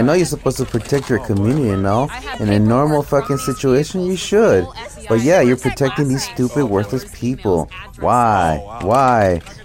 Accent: United States; born there; And also, I was born here in the United States, so I don't have any fear of getting deported.

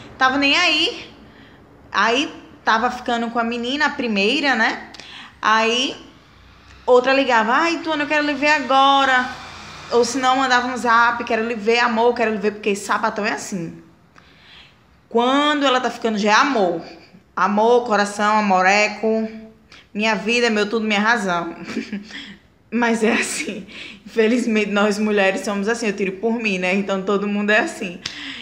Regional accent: Natal, Rio Grande do Norte, Brazil; tenho 24 anos, sou de Rio Grande do Norte, Natal.

